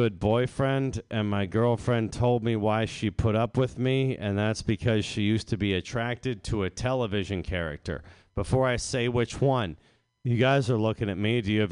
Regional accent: Northeast, United States; It's usually Dunkin' Donuts because I'm from the Northeast

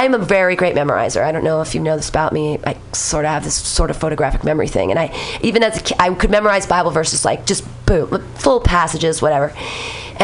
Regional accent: Danville, California, United States; I grew up in Danville.

